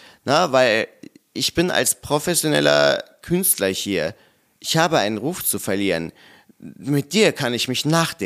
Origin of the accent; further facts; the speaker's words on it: North Rhine-Westphalia, Germany; Aber gleichzeitig komme ich halt aus der Provinz vor Köln.